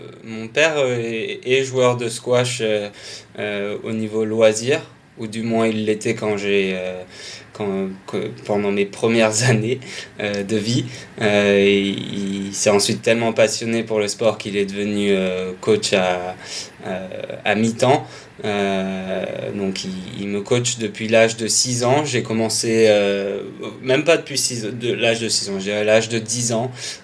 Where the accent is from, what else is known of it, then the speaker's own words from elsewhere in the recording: Toulon, Provence-Alpes-Côte d'Azur, France; also born or lived in United States; Je suis originaire de Toulon, où j'ai grandi jusqu'à la fin du collège.